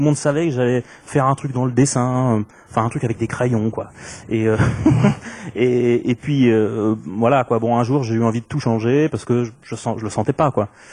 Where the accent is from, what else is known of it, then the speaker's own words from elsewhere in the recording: Carrières-sur-Seine, Île-de-France, France; Alors moi je viens du 78, de carrière sur scène, s'il y a des gens de carrière sur scène.